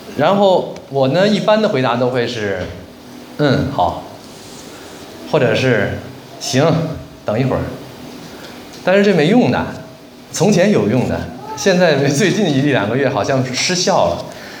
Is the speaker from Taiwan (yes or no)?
no; Beijing, China; 就是用我们北京话说，就是磨叽